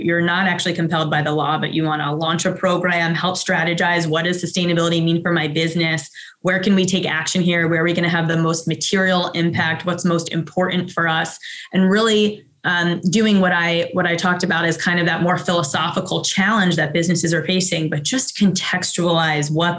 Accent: New York City, New York, United States; Well, I say that as a New Yorker.

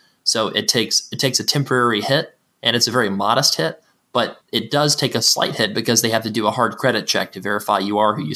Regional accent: Florida, United States; I grew up in a small town in the Florida Panhandle

